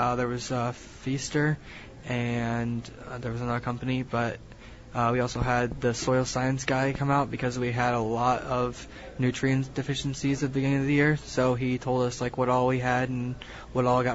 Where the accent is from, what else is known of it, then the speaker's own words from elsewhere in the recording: Staunton, Virginia, United States; I'm from Staunton. I've lived there for about 7 years now.